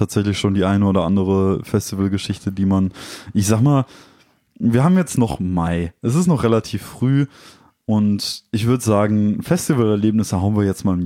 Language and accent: German; Dortmund, North Rhine-Westphalia, Germany; Also wir möchten da niemanden angreifen, aber wir kommen halt aus Dortmund.